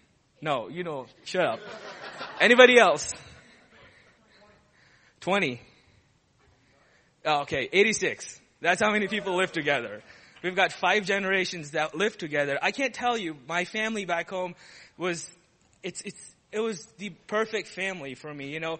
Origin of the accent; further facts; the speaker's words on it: Saudi Arabia; also born or lived in India; I was born in India. I spent about 8 months in India, and then my dad got transferred to Saudi Arabia, and that's where I spent about 16 years of my life, and that's where I grew up